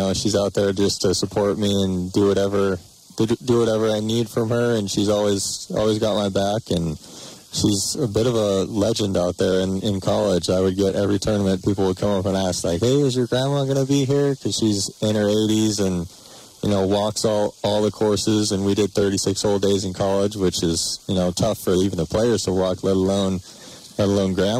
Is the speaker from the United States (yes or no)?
yes; Libby, Montana, United States; born and raised in Libby, so I had a lot of support from back home and kind of all over the state. So it was fun to represent Montana